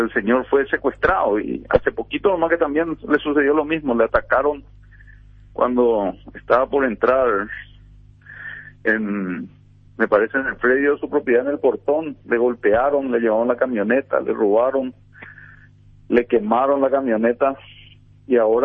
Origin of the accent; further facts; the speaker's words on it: San Pedro, Paraguay; a pesar que yo soy de San Pedro, ¿verdad? También de la zona del donde opera el EPP